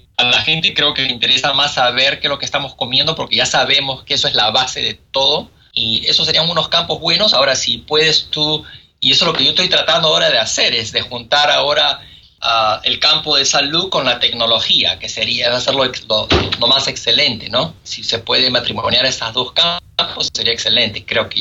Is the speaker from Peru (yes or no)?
yes; Peru; born there; porque obviamente nací en Perú, entiendo la cultura